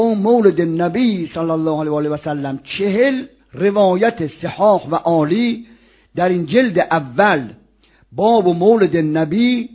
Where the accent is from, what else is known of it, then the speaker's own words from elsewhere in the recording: Isfahan, Iran; ما خب بچه اصفهانیم